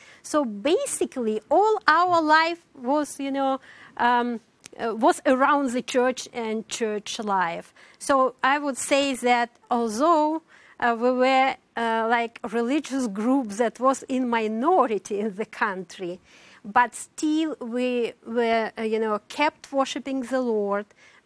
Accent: Almaty, Kazakhstan; English is a second language; also born or lived in Kamchatka, Russia; So I grew up mostly in Almaty, although I was born in Kamchatka. This is across Alaska.

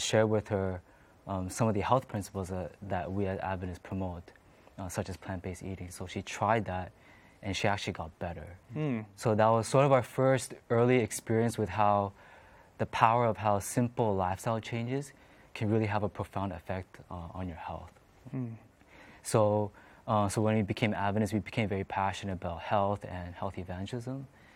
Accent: Toronto, Ontario, Canada; We grew up in Toronto, Canada, and we live there right now. Mm-hmm. We're children of immigrant parents from Korea. Mm-hmm. We weren't born Adventist, but we got converted later on when we were teenagers.

